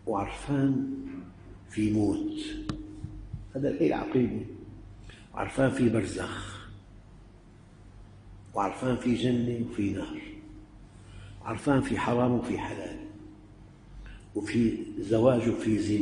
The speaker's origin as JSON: {"language": "Arabic", "town": "Damascus", "region": "Damascus Governorate", "country": "Syria", "said": "مات الدفن بحي بمكان باب صغير عندنا بالشام"}